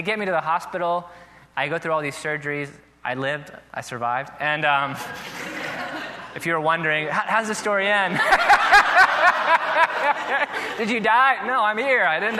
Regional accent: Ireland; I'm Irish. It'll be fine.

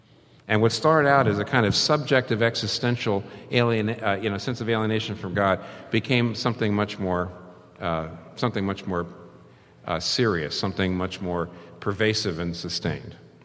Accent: United States; I am American. I married American. I begat three Americans. I'm irrevocably American.

